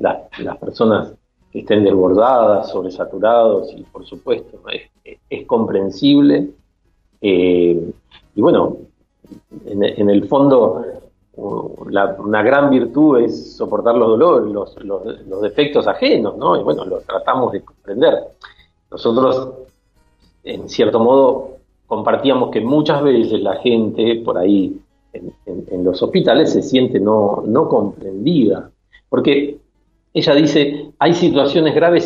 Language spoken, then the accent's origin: Spanish; Río Negro, Argentina; born there; Es un coterráneo, yo también nací en Río Negro